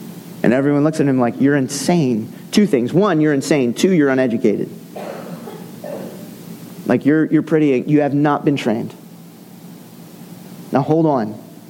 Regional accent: Scotland, United Kingdom; He was Scottish, which, as a Scot, true blood Scot, I'm really happy about.

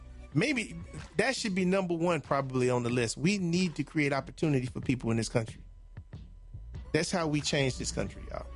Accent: Chicago, Illinois, United States; The block I grew up on in Chicago was like that.

